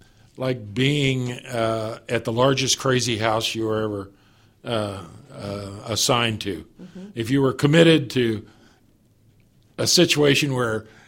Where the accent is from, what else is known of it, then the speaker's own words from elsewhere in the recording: Kansas City, Missouri, United States; I grew up in what was then called the inner city, which was kind of between Independence and Kansas City, just east of Sheffield Steel.